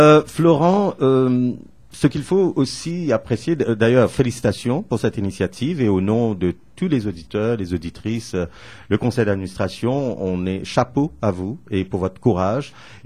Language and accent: French; Canada; comme on dit bien chez nous au Canada français